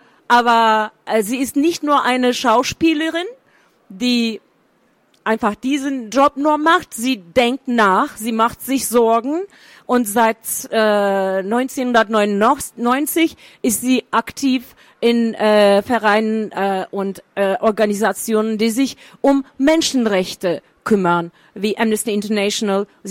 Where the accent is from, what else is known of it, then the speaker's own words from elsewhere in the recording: Turkey; German is a second language; ich bin Journalistin, ich bin in der Türkei aufgewachsen und lebe immer noch in der Türkei, in Istanbul.